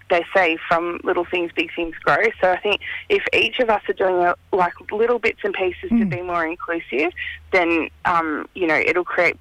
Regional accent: New South Wales, Australia; But I was raised out on Dharawal country over on the coast.

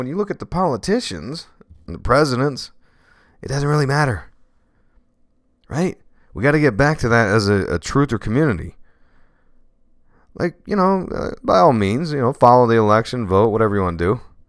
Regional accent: Allentown, Pennsylvania, United States; He's from my hometown, Allentown, PA. Shout out, Allentown, PA.

